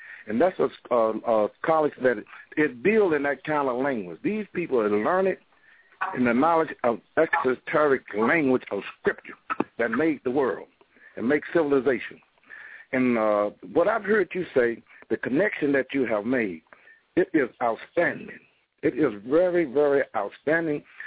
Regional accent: Durham, North Carolina, United States; And so I'm from North Carolina, Durham, North Carolina.

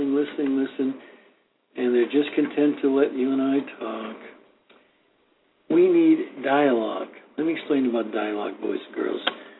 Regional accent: Boston, Massachusetts, United States; I'm from South Boston, born and raised and all that.

